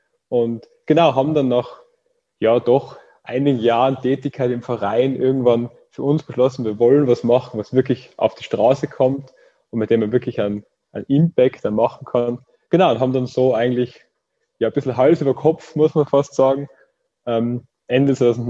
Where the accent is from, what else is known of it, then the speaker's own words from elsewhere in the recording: Austria; Ich bin aus Österreich und studiere in Graz